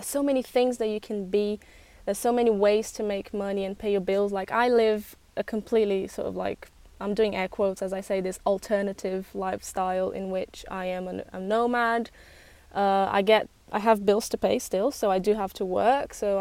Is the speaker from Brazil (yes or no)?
yes; Brazil; English is a second language; now in United Kingdom; And then I grew up in Brazil, and I had this dream of coming to the UK and working with music. And I learned English at a very young age